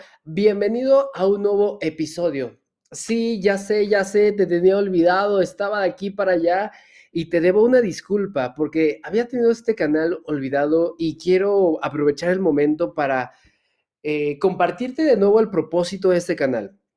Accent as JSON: {"language": "Spanish", "country": "Mexico", "said": "soy empresario mexicano."}